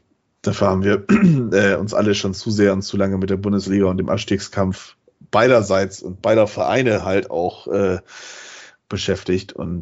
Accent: Bremen, Germany; als Bremer haben wir da ziemlich oft Geschenke verteilt tatsächlich

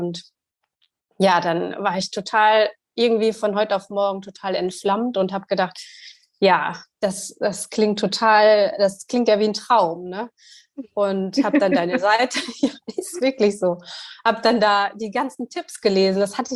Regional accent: Turkey; Ich bin ja in der Türkei aufgewachsen. Also meine Mutter ist mit 18 mit meinem Vater in die Türkei gegangen

